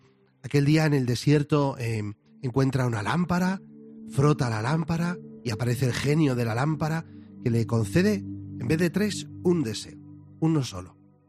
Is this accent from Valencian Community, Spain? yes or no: no; San Sebastián de los Reyes, Community of Madrid, Spain; Estos días en mi pueblo, en San Sebastián de los Reyes